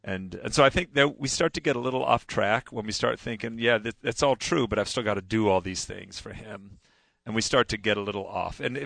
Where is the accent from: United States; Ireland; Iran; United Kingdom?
United Kingdom; England; born there; I was born in England at Cape Henry Bible School